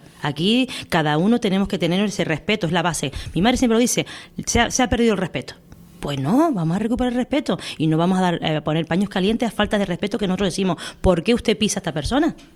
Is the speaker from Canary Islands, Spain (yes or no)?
yes; Canary Islands, Spain; yo, como cualquier canario y canaria